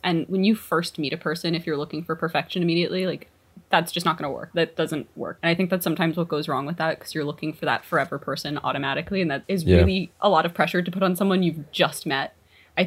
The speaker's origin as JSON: {"language": "English", "country": "United States", "accent": "American", "moved": "as an adult", "lives_now": "Scotland, United Kingdom", "said": "Yeah, so if it's not exceedingly obvious from my accent, I'm American, and I moved over here 4.5 years ago now, in late 2016."}